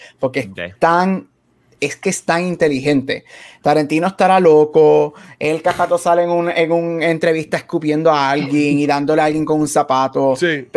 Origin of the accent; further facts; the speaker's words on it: Aguadilla, Puerto Rico; Yo soy de Aguadilla, yo soy de los montes. Bien. Yo soy de los montes de Aguadilla.